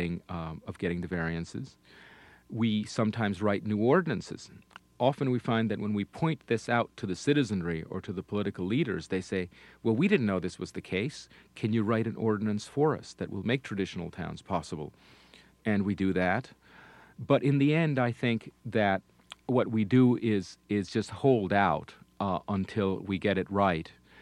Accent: Barcelona, Catalonia, Spain; I grew up in Barcelona in Spain, which is larger than a town, but it is a traditional city.

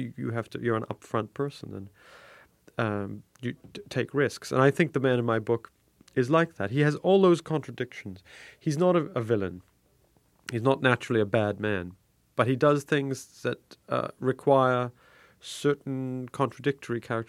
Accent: United States; In fact, I'm an American through and through. I love it here.

